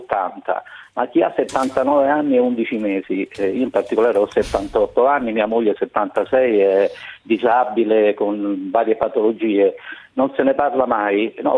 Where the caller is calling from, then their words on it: Rome, Lazio, Italy; Buongiorno, siamo da Roma.